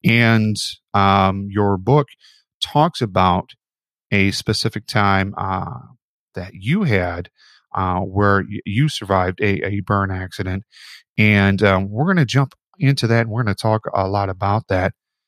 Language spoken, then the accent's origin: English; Chicago, Illinois, United States; moved away; I'm from Chicago, so we had our news at 10 o'clock. And when I moved to the East Coast, I found everyone has their news at 11 o'clock.